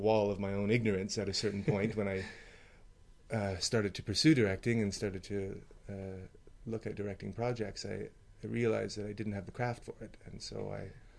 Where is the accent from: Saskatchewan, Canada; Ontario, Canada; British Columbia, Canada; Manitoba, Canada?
Ontario, Canada; I came here from Toronto. I grew up in Ontario.